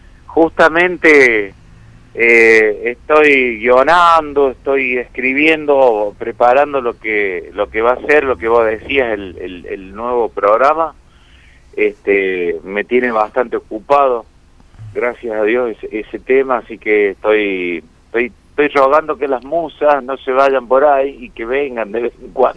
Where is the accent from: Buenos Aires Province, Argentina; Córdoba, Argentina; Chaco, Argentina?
Córdoba, Argentina; Colazo; born there; Yo nací en Colazo, es un pueblo que ahora debe tener... no llega a 2.000 habitantes, está cerca de Oliva, y yo nací ahí